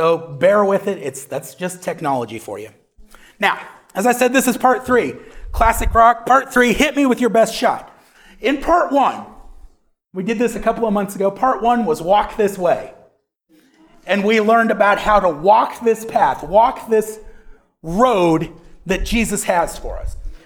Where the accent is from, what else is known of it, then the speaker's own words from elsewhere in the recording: Pryor, Oklahoma, United States; Yeah, we're from Pryor. All right. Yes, ma'am. We are from Pryor. I've been in Northeast Oklahoma, been in the Pryor Choteau area since I was about 2. So it's all I really remember.